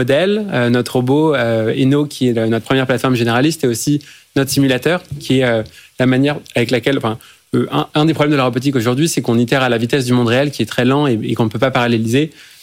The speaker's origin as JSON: {"language": "French", "country": "France", "said": "Je suis français."}